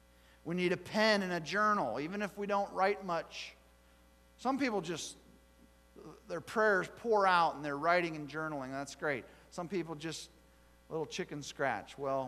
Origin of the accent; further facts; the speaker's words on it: Pennsylvania, United States; There's a phenomenon going on in Pennsylvania right now, and my hometown's right smack in the middle of it.